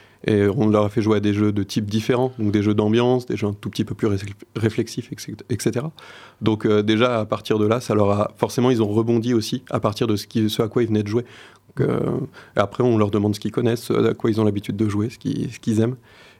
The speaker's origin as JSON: {"language": "French", "town": "Bressuire", "region": "Nouvelle-Aquitaine", "country": "France", "said": "moi, je suis originaire de Bressuire, donc pas loin de chez Thomas. Et j'ai étudié, entre autres, à Poitiers."}